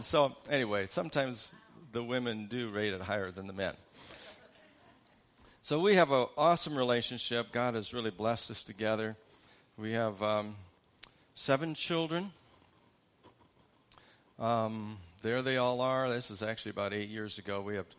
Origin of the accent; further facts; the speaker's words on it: Ames, Iowa, United States; I am from Ames, Iowa. And I'm out here just doing some care ministry.